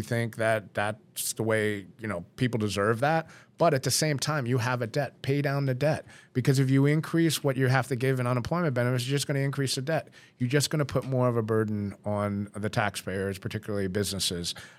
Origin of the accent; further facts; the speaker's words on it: Albany, New York, United States; I mean, I'm from Albany, and even Albany is starting to see that uptick